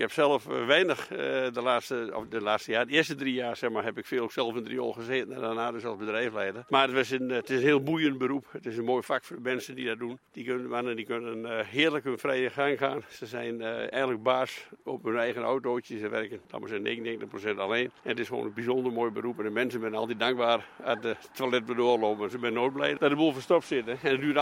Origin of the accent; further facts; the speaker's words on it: Overijssel, Netherlands; now in Friesland, Netherlands; Maar ik ben een tukker, hè?